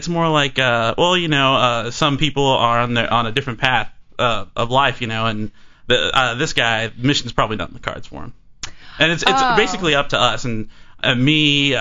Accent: California, United States; I'm from California, originally.

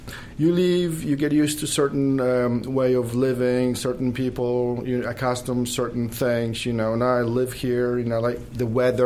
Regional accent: Legnica, Lower Silesian Voivodeship, Poland; English is a second language; moved away; I'm actually from Legnica. Left a long time ago, 1988, during the communism escape. And never. I went back to visit, but, you know, not to live there.

